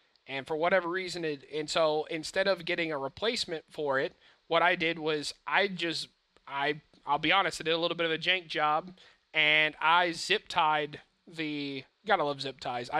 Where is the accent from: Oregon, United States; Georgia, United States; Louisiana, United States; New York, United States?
Georgia, United States; San Antonio, I wouldn't say is, like where we grew up in Georgia, it wasn't as like swampy and super high humidity like that, but it is really hot.